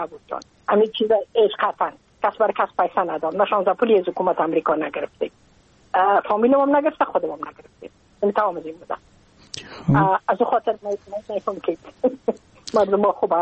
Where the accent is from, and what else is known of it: Afghanistan; moved away as an adult; now in United States